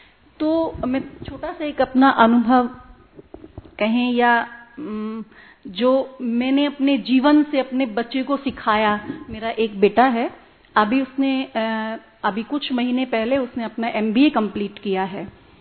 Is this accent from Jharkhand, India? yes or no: no; Ghaziabad, Uttar Pradesh, India; मैं गाजियाबाद दिल्ली एनसीआर से हूँ